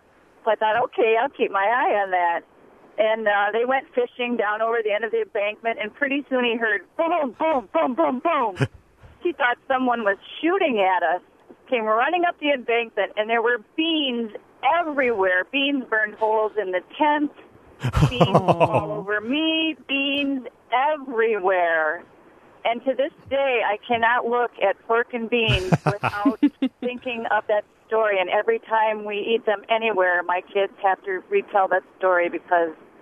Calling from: Rice Lake, Wisconsin, United States; And I am calling from Rice Lake.

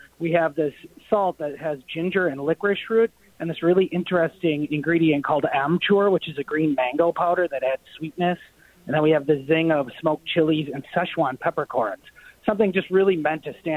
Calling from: Madison, Wisconsin, United States; I've just started a company called The Deliciouser here in Madison

